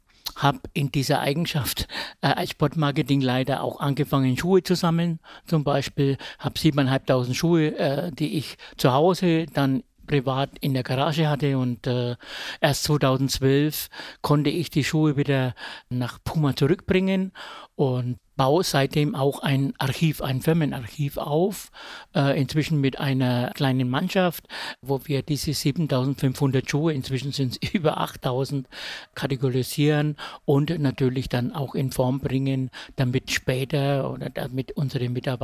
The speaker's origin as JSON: {"language": "German", "town": "Herzogenaurach", "region": "Bavaria", "country": "Germany", "said": "ich bin aus Herzogenaurach."}